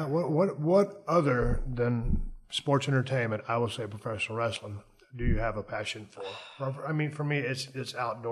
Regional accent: Texas, United States; So everybody, they thought, well, I was supposed to be a Dallas Cowboys fan because I was from Texas.

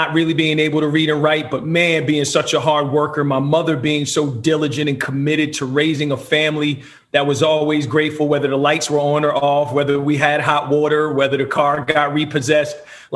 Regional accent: Edison, New Jersey, United States; born and raised in New Jersey. My dad is from Guyana, South America. Met my mother, who was a teenage mother, had my sister at 17 years old. So when my mom and dad met, my mother had a 6-month-old, and I came along 6 years later. Grew up in the Edison, New Jersey area

